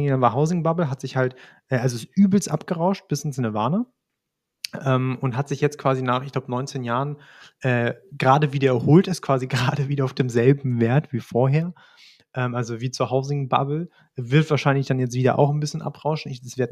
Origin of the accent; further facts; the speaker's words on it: Baden-Württemberg, Germany; Deswegen habe ich es noch nicht gemacht, da bin ich Schwabe.